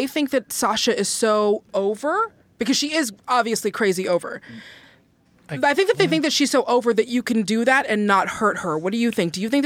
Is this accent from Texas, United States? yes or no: no; Seattle, Washington, United States; Because I'm also from Seattle. I'm like, this isn't fair.